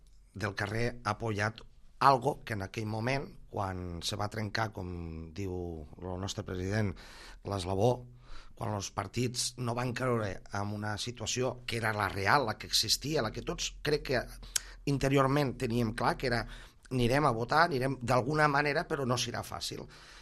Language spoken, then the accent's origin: Catalan; Catalonia, Spain; sinó com a català i com a gent de casa, el procés ha sigut un èxit